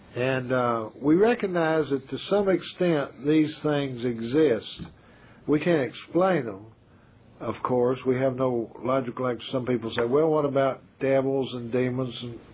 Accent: Pasadena, California, United States; Now, we have a lady down in my hometown here in Pasadena, where I live now anyway, and she has a palm out on the street there, and I pass it practically every day.

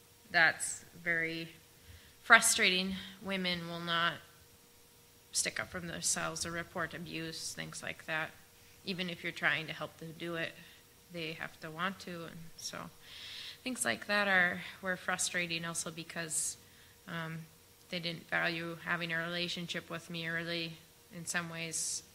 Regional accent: United States; That I've had an easy life automatically because I'm American or something.

